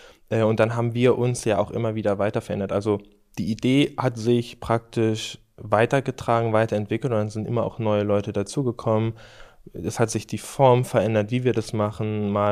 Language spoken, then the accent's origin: German; Schleswig-Holstein, Germany; aus Schleswig-Holstein. Das ist ja aus meiner Perspektive eher Süddeutschland.